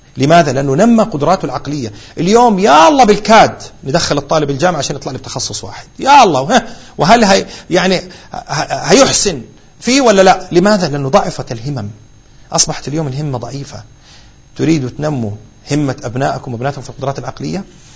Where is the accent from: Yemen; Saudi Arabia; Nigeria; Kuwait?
Saudi Arabia; روح هنا عندنا في السعودية